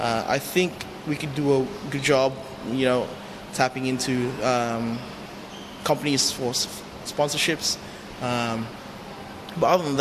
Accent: Quezon City, Metro Manila, Philippines; now in Australia; my parents are from Samar in Visayas, both of them are from Catbulogan City, but I grew up in Quezon City, so I grew up there, migrated in Australia around about 2000.

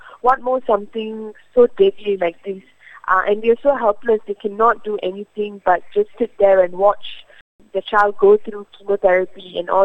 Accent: Malaysia; think I'm the third generation in Malaysia. So my parents, grandparents are from Tiruchi, Chennai. So I am Indian, Hindu by religion

